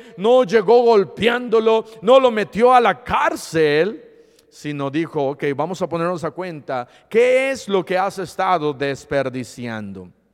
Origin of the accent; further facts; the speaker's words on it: Iguala, Guerrero, Mexico; yo estaba creciendo en Iguala, Guerrero, teníamos una ferretería.